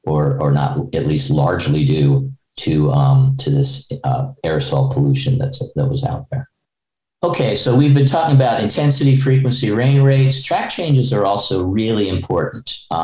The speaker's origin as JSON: {"language": "English", "town": "New York City", "region": "New York", "country": "United States", "said": "I can say that as a New Yorker, it was difficult to see across the Hudson River to New Jersey back in those days."}